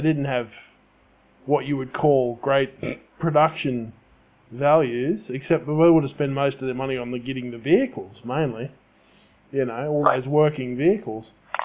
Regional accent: Australia; I mean, I'm Australian, just in case you can't tell by my accent.

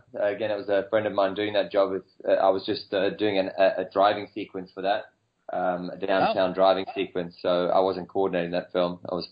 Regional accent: South Africa; And growing up in South Africa, I wasn't in the right place either, ready for it, and didn't have the support.

